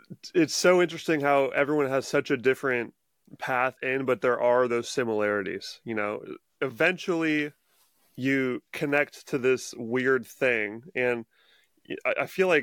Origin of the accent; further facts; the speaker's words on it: Washington, United States; so I'm in my hometown right now in Washington State visiting family for Christmas.